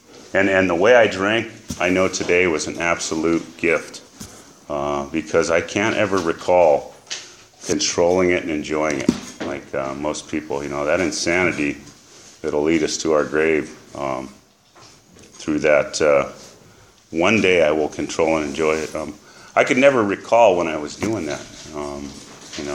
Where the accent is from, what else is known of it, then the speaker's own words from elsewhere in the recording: Grover City, California, United States; So, you know, growing up in Grover City, my mom married a man from Guadalupe. And so I grew up with, you know, kegs and mariachis and, you know, all my stepbrothers were Chicanos